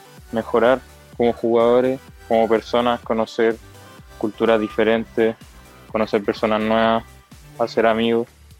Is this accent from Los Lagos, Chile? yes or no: yes; Puerto Varas, Los Lagos, Chile; Soy de Puerto Varas, juego por el Club Escolar Alemán de Puerto Varas. Tengo 16 años